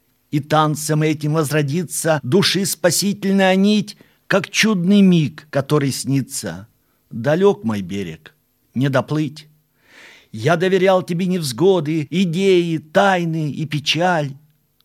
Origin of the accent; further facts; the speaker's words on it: Vologda Oblast, Russia; born there; Я родился в Вологодской области, в Никольском районе